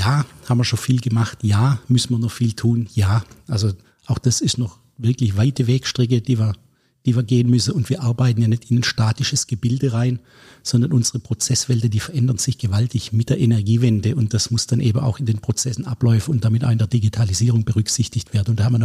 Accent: Baden-Württemberg, Germany; accent: Swabian; wie du weißt und wie man mir anhört, bin ich Schwabe.

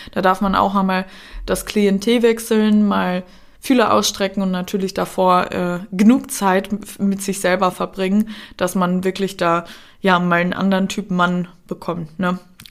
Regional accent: Austria; born there; also born or lived in Germany; Ich bin nämlich in Österreich geboren, habe dann mal in Deutschland gelebt, bin dann zurück nach Österreich, weil ich dachte, Heimat, da komme ich dann an, da werde ich dann glücklich.

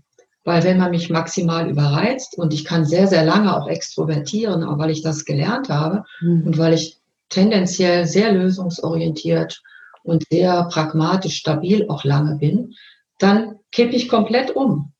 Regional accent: North Rhine-Westphalia, Germany; born there; Ich bin ja aus dem Ruhrgebiet geboren

